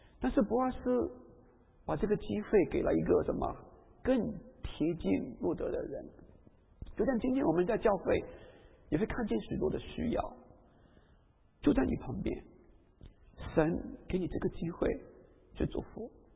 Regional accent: China; 那像我们中国人就会说，哎呀，他找个借口不愿意处理我的事情，是吧？

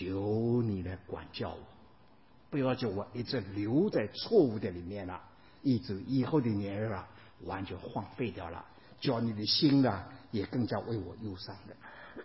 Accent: China; 我们中国人说了，打棍子的儿子身上呢，疼疼的娘心里头

